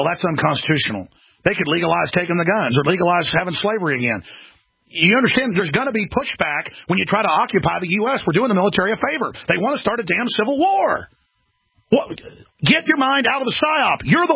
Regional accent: Texas, United States

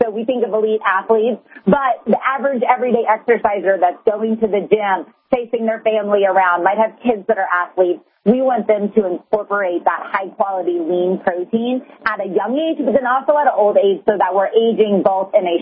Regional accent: Texas, United States; No, girl, I'm from Texas, so snowboarding is not really at the top of my list. I've walked in snow, so that's important.

